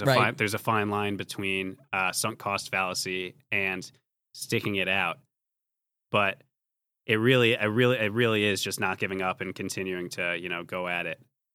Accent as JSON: {"language": "English", "region": "New York", "country": "United States", "said": "I'm from New York. I went to the one in Jersey."}